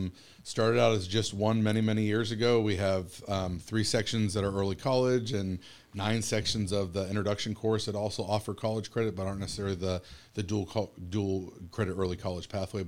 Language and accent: English; Ohio, United States; also born or lived in California / New York; I worked in California. I worked in New York. I grew up in Ohio, spent some time in Nantucket working there.